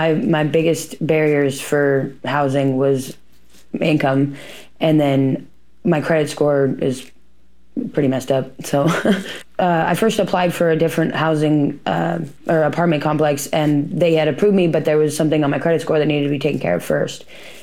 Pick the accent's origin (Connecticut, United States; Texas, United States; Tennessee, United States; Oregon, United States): Oregon, United States; born there; I was born in Central Oregon, and about 14 is when I became homeless.